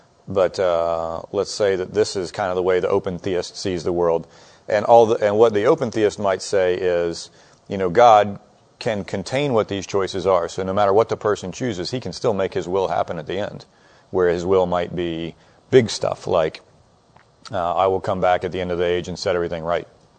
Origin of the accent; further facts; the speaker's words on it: Atlanta, Georgia, United States; born there; I was born in Atlanta, so I can say this.